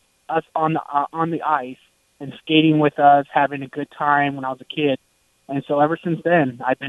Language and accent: English; California, United States; born there; I was born in the Bay Area of California